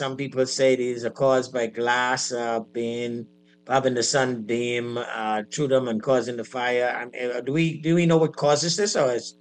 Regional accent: Grand Bahama, Bahamas; I mean, I knew from I was growing up in Grand Bahama, we had a kind of seasonal situation with bushfires.

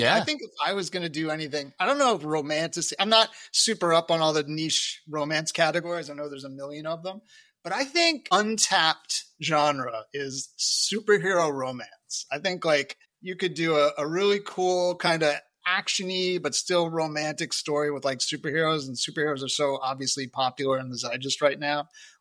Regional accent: New Jersey, United States; Well, I mean, I'm from New Jersey, so I've spent plenty of time in Newark, so I don't need to go back there.

